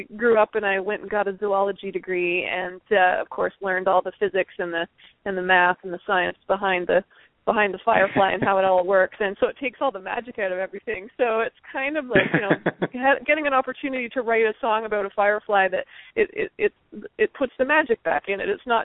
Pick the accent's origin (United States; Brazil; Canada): Canada; Muskoka, Ontario; I grew up in Muskoka, Ontario, which was, kind of in the middle of nowhere.